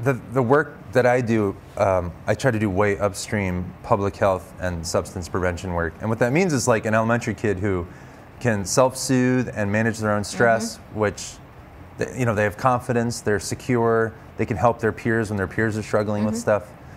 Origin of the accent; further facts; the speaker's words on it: Massachusetts, United States; I'm curious, and I grew up in Central Mass.